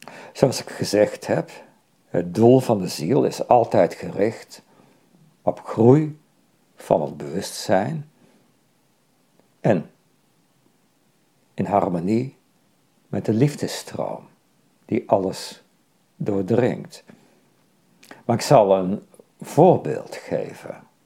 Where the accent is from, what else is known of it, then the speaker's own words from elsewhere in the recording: Tilburg, North Brabant, Netherlands; En toen ik opgroeide In Tilburg, ik werd in 1956 daar geboren, was Tilburg nog zo'n stad van hele grote fabrieken, textielfabrieken.